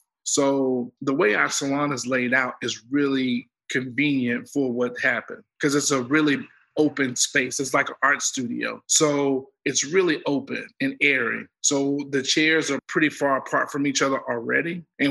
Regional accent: Southern US, United States; Again, I'm from the South, so I think that I'm just being my natural self

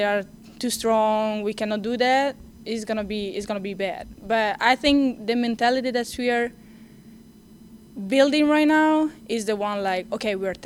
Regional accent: Venice, Veneto, Italy; moved away; Like I'm coming from Venice, no cars, you walk everywhere, you know. Here is like, if you don't have the car, you're not gonna go anywhere.

